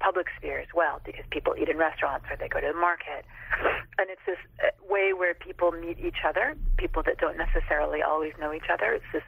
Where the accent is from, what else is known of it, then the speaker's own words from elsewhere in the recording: Bloomington, Indiana, United States; also born or lived in Chicago; I was born in Chicago, but I actually grew up in Bloomington, Indiana, which is in southern Indiana. So it's culturally like this very kind of southern area.